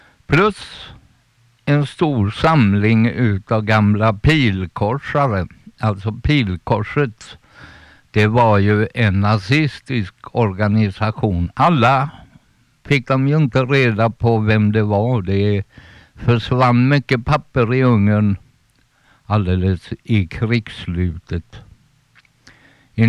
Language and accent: Swedish; Gothenburg, Västra Götaland County, Sweden; Jag minns i Göteborg, i arbetarkvarteren där jag växte upp